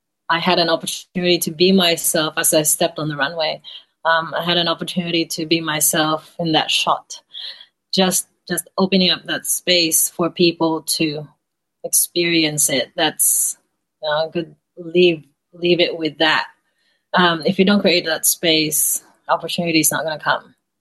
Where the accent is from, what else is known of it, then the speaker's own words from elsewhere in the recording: Iloilo, Western Visayas, Philippines; I grew up in Iloilo